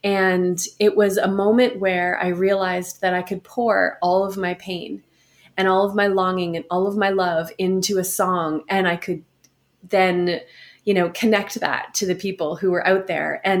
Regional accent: Charlottetown, Prince Edward Island, Canada; growing up in Prince Edward Island, it was a relatively conservative place in, you know, in Charlottetown. So when we moved to town

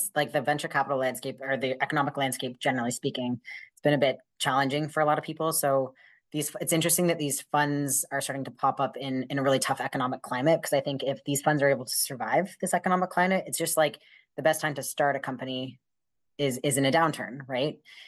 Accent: Canada; He was from Australia, I'm from Canada.

